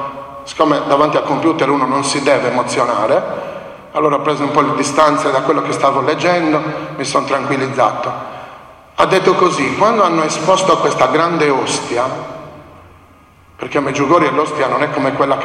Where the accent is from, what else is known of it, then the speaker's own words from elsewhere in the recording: Sardinia, Italy; anche per il sardo, e quindi per il modo con cui noi parliamo l'italiano, da sardi, usiamo.